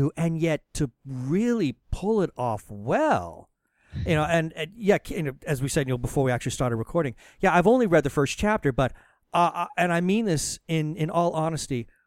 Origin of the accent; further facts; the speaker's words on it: San Francisco, California, United States; born there; Yeah, I was born in San Francisco.